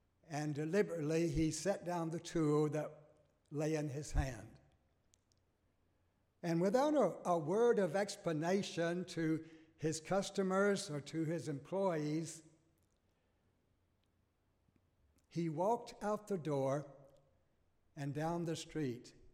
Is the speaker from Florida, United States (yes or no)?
yes; Lake City, Florida, United States; It was August in my hometown of Lake City, Florida, North Florida. Hot and humid.